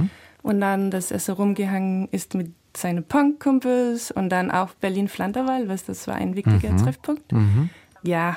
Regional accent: Denmark; born there; German is a second language; Und ich denke, ich bin in die 80er geboren in Dänemark.

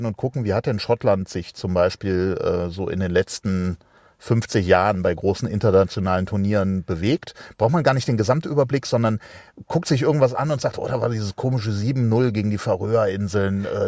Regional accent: Cologne, North Rhine-Westphalia, Germany; Ich komme ja aus Köln

